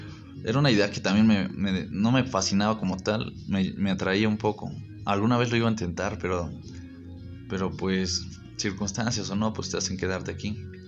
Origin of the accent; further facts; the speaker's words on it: Mexico; además somos mexicanos, siempre tenemos por qué reír o burlarnos de la muerte.